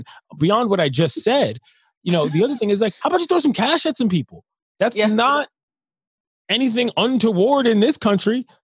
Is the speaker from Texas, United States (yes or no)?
no; District of Columbia, United States; I grew up in the District of Columbia. We did not have a major league team.